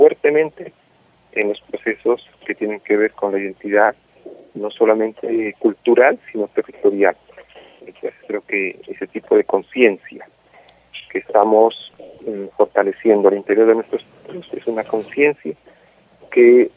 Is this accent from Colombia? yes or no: yes; Colombia; Ver en Colombia, creo que no solamente en Colombia, pero en mi país, todas las ciudades están invadidas